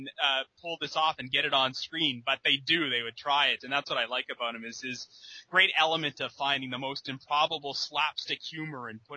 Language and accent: English; Orangeville, Ontario, Canada; growing up in Orangeville, I was, like, the only one who ever watched these films or ever heard of them